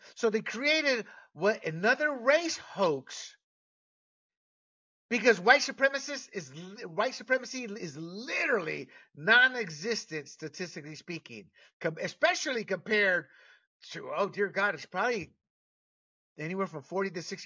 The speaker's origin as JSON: {"language": "English", "country": "Panama", "tie": "born or raised there", "said": "I was born and raised in Panama."}